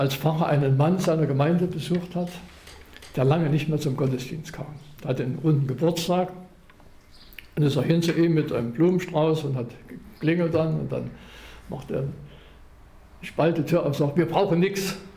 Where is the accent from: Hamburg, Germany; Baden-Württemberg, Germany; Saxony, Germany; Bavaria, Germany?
Saxony, Germany; Chemnitz; In Chemnitz, wo in meiner Heimatstadt waren immer die Jugendgottesdienste